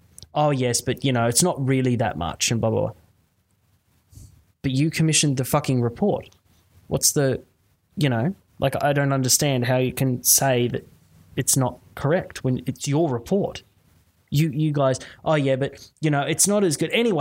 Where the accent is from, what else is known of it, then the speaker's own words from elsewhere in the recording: Australia; Now, I will say, as an Australian, welcome to our world, you know.